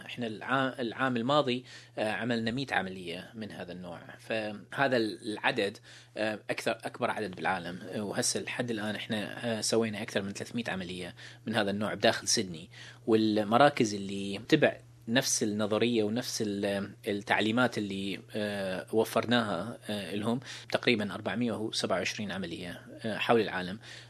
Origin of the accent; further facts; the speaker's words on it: Iraq; moved away as an adult; now in Australia; هربت من العراق، وكنت لاجئ، فوصلت لأستراليا عن طريق القارب.